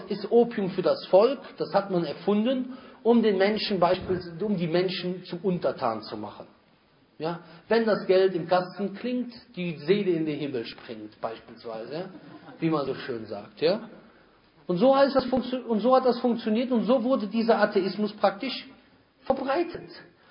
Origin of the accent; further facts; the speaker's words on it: Rhineland, Germany; accent: Rhineland; Naja, aber mein Akzent, den kann man nie verstecken. Den hört man sogar, wenn ich Arabisch und Englisch rede. Da hört man sogar raus, dass ich aus dem Rheinland komme.